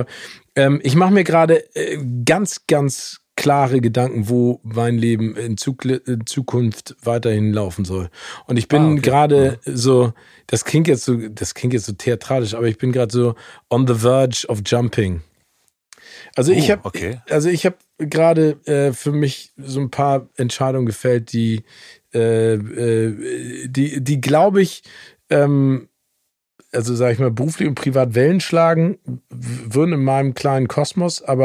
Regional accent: Hamburg, Germany; also born or lived in United States; Ich bin zum Teil in Amerika und in Hamburg aufgewachsen.

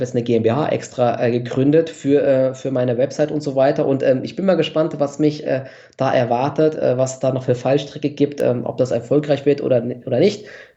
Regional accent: Offenbach, Hesse, Germany; born there; also aus der Umgebung von Frankfurt. Ich bin in Offenbach geboren. Das ist ja eigentlich so die verhasste Nebenstadt. Aber jetzt aktuell wohnen wir in Frankfurt

